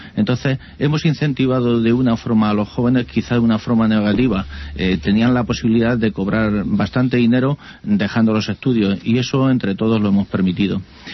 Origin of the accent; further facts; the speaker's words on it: Castilla-La Mancha, Spain; Eso en Madrid seguramente sí, pero no en mi pueblo, en Ciudad Real seguramente no, en un pueblo de Ciudad Real.